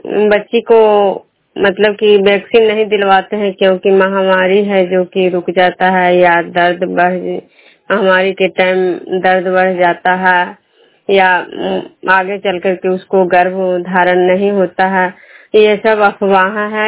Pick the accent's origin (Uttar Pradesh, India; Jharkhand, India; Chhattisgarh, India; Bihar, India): Bihar, India; Nalanda; मैं बिष्णुपुर ग्राम खजरा पंचायत नालंदा जिला रेणुका प्रखंड के निवासी हूँ।